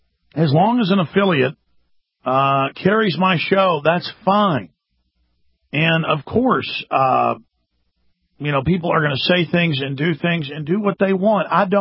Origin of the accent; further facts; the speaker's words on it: Dallas, Texas, United States; now in Austin, United States; I'm 34 years old. I'm from Dallas, Texas. I live in Austin, Texas.